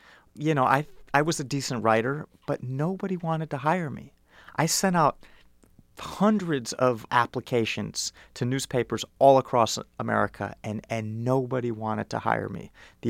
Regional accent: Evanston, Illinois, United States; I grew up in Evanston, Illinois

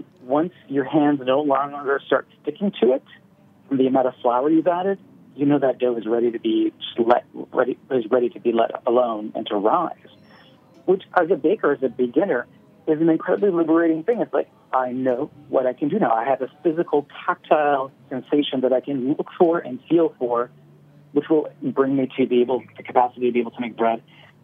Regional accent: Nova Scotia, Canada; Where I grew up in Nova Scotia

